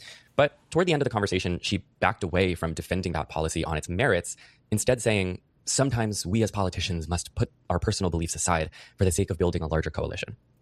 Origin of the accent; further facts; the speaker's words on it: New York City, New York, United States; And I just want to mention, like, you know, as a New Yorker, I got to rep my city